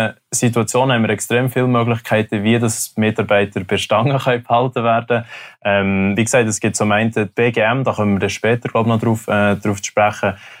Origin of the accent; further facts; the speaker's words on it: Bern, Switzerland; also born or lived in Lausanne; Ich bin aufgewachsen in der Stadt, in den schönen Berner Bergen, habe dort oben meine Jugend verbracht, bin nachher auf Lausanne an der Hotelfachschule studieren